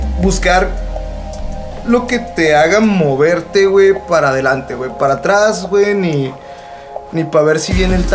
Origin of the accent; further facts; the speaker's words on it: Sonora, Mexico; Yo vengo de Sonora, güey. Entonces, 20 bolas en Sonora son 20 pesos, güey.